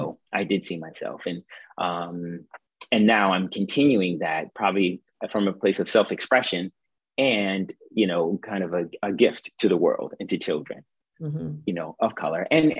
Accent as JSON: {"language": "English", "town": "Boston", "region": "Massachusetts", "country": "United States", "tie": "born or raised there", "said": "You know, we grew up in Boston during the Civil Rights Movement."}